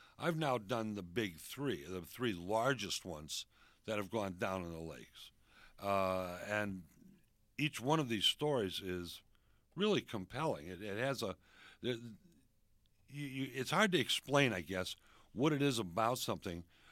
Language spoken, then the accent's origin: English; Milwaukee, Wisconsin, United States; also born or lived in Kenosha; I grew up in Milwaukee, and my parents will tell you that when I was just a little boy, I used to beg them to take me to the lake.